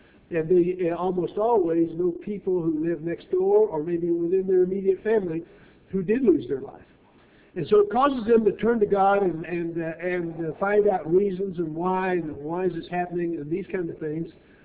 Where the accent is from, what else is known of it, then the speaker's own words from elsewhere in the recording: Arizona, United States; now in Georgia, United States; I live in Georgia at the present time, and my home state is Arizona.